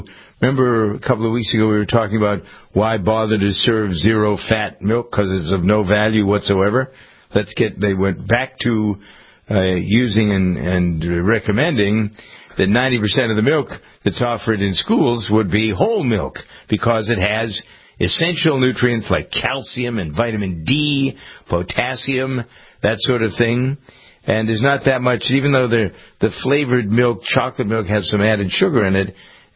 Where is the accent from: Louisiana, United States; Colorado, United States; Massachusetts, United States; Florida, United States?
Massachusetts, United States; Framingham; At least that's the way it is here in my hometown of Framingham.